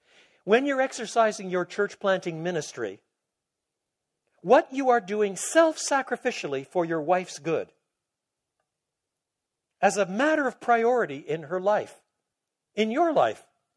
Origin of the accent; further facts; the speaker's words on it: Quebec, Canada; I was brought up in French Canada, which is off the charts a different culture.